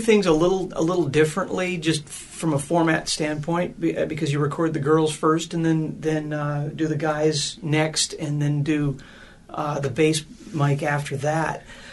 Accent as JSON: {"language": "English", "region": "Montana", "country": "United States", "tie": "born or raised there", "said": "Well, my brother was in the studio business out in Los Angeles, and I grew up in Montana."}